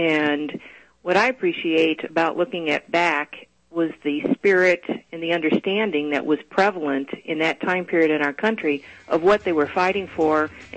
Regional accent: Oklahoma, United States; I'm from Oklahoma, so we know

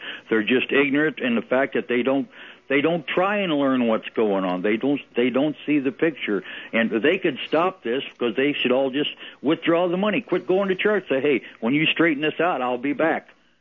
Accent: St. Louis, Missouri, United States; Yeah, well, I'm from St. Louis originally, so I got the Cardinals

